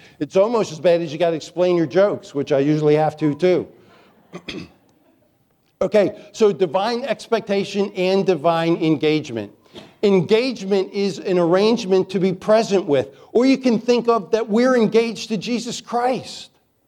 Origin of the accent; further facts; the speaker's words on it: Chesapeake Bay, United States; Except I grew up on the Chesapeake Bay, and they take the biblical expression, red at night, sailor's delight, red in morning, sailor's warning.